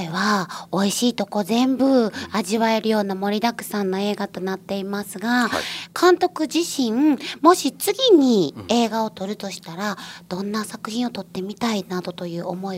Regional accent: Kansai, Japan; 私も関西人なんでわ得したなみたいな感想があるんですけど

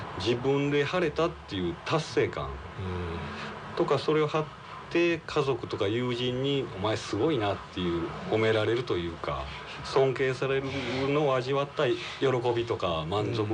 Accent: Hyogo, Japan; もうずっと、もう生まれも育ちも何もかもこの辺りですね。

